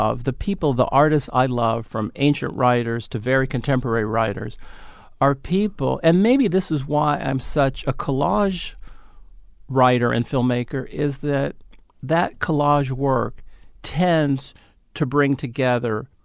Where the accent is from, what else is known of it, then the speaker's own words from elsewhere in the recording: San Francisco, California, United States; I grew up in San Francisco, and on, I think, KNBR, they would have from 8 a.m. till 12 noon all the great stand-ups of that time that could go on radio.